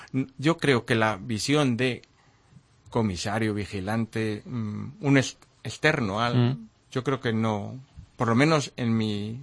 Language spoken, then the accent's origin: Spanish; Cuenca, Castilla-La Mancha, Spain; yo soy de Cuenca y soy nazareno desde pequeño, como todos los junquenses, ¿no? Por parte de padre, soy de una hermandad.